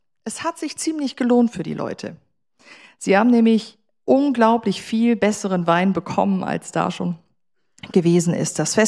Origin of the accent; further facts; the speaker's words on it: Germany; Ich bin in einer ganz kleinen Gemeinde, Gründergemeinde, aufgewachsen in Deutschland.